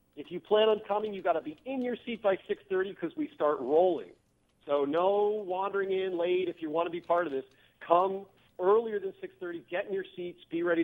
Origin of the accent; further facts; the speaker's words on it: Michigan, United States; I'm actually from Benzie County, so who came back to the area